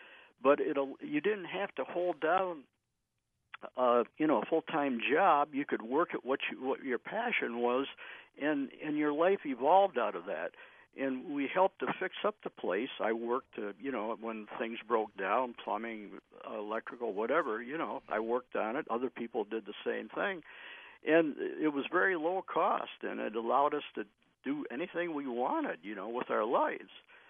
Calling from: Dummerston, Vermont, United States; Yes, I'm calling in from Dummerston, Vermont.

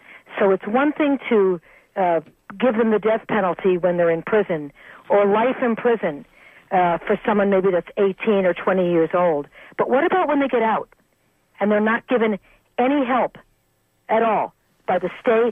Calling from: Berkeley, California, United States; Yes, I'm calling from Berkeley.

